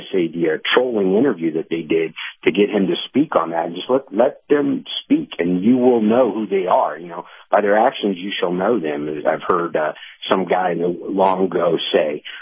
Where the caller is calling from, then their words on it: Seminole, Florida, United States; Seminole.